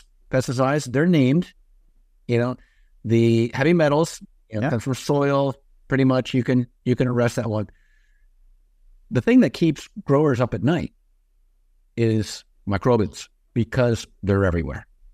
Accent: California, United States; Now, I'll say that California, taking a little bit of dig in my home state, took a very laissez-faire approach also on microbial testing.

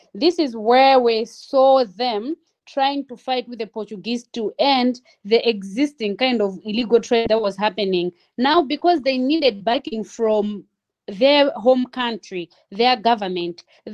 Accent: Malawi; as already mentioned by our host, I'm from Malawi.

